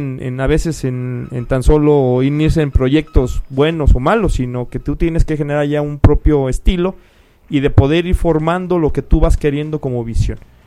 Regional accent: Guadalajara, Jalisco, Mexico; sobre todo Guadalajara. Yo soy del barrio de San Juan de Dios, de ahí nací, esa parte estuve viviendo

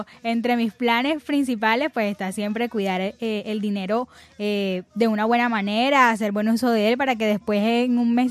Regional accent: Barranquilla, Atlántico, Colombia; como barranquilleros nos identificamos mucho con la fiesta, nos sentimos orgullosos de esta fiesta y pues por más que tengamos años viviendo aquí

